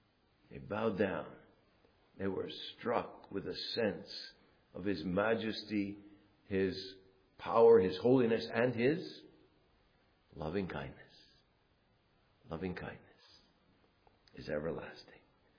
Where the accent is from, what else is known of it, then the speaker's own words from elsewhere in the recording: New Orleans, Louisiana, United States; And in Southern English, and by the way, I'm from New Orleans.